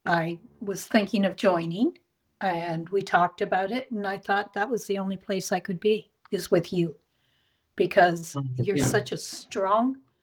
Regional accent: Florida, United States; I am from Florida.

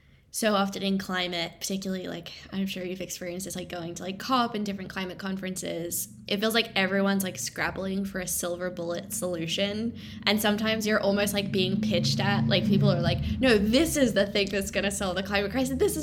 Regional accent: Australia; now in United Kingdom; I'm a citizen of the Commonwealth, right? So I'm an Australian.

